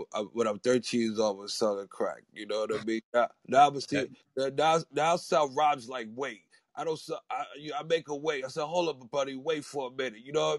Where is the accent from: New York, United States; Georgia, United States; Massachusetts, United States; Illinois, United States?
New York, United States; New York City; I'm from New York City, Harlem, New York City.